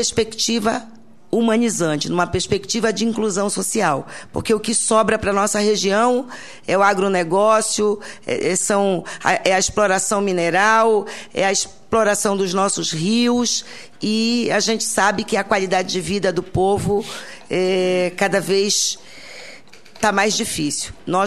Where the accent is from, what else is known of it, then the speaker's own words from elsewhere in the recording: Belém, Pará, Brazil; eu também sou de uma região absolutamente abandonada historicamente pelo poder público. Eu sou do norte, eu sou de Belém do Pará